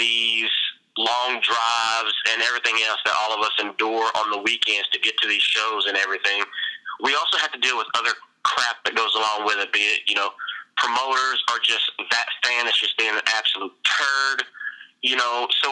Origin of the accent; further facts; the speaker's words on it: Mudlick, Kentucky, United States; You know, I'm from Mudlick, Kentucky.